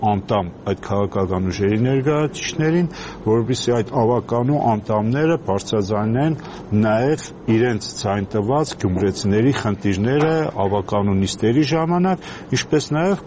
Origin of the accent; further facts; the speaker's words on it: Gyumri, Shirak, Armenia; բայց ես ինքս որպես գյումրեցի